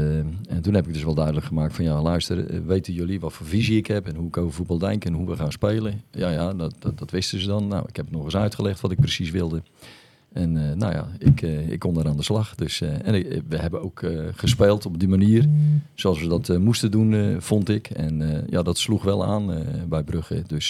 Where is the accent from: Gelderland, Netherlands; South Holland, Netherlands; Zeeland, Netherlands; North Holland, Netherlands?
Zeeland, Netherlands; en ik kom uit Zeeland